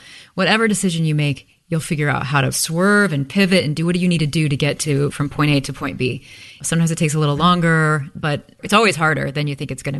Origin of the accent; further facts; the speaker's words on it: Midwest, United States; And there's something about growing up in the Midwest too.